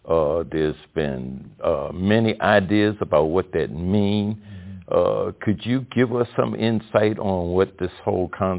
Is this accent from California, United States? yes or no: no; Baltimore, Maryland, United States; from Baltimore.